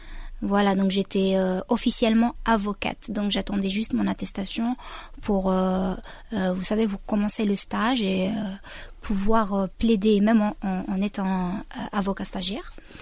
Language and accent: French; Algeria; now in Prague, Czech Republic; je suis algérienne, pas la peine de dire mon âge, je suis ni jeune ni vieille. Je suis une artiste engagée, je suis une avocate et voilà. J'habite à Prague, en République tchèque.